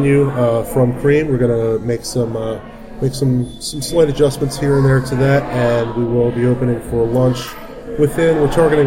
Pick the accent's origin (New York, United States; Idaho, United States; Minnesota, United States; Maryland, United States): Maryland, United States; I was born in Baltimore, raised in Maryland, moved back here a few years back.